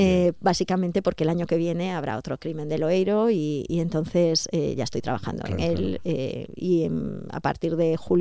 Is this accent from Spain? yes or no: yes; San Sebastián, Basque Country, Spain; now in Galicia, Spain; Vasca de nacimiento, pero tengo 8 apellidos gallegos. Llevo 40 años ya viviendo en Galicia y soy de dos tierras. Vengo de Donosti ahora, ya traigo el acento vasco.